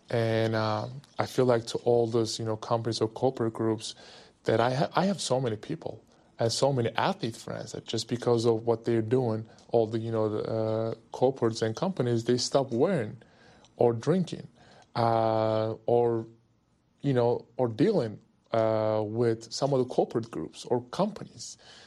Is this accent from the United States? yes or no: no; Turkey; When I was a little kid, I was obviously growing up in Turkey